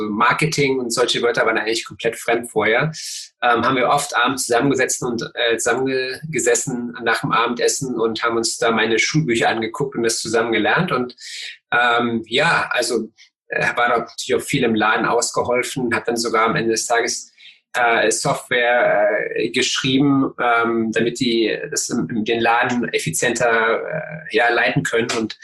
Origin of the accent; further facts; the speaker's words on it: Cottbus, Brandenburg, Germany; ich bin in Cottbus aufgewachsen und meine Großeltern und Großeltern, also in der Familie hatten wir ein Schuhgeschäft schon seit 1869